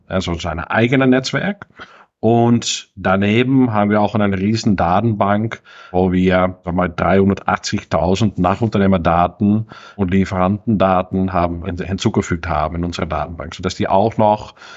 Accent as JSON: {"language": "German", "country": "Netherlands", "said": "Ich komme ja hier aus Wien, ein kleines Ort hier im Osten von Holland."}